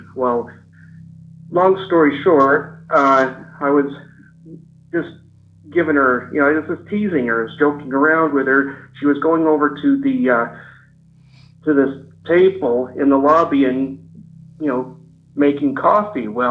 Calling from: Ogden, Utah, United States; I'm calling from Ogden, Utah.

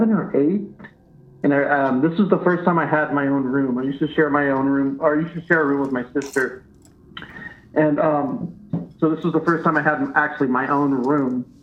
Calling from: Covina, California, United States; calling from Covina, California, or a suburb from Los Angeles.

